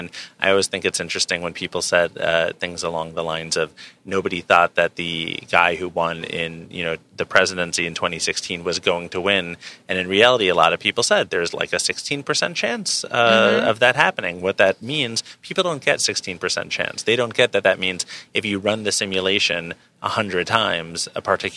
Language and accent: English; New York City, New York, United States; You can tell I grew up in New York City.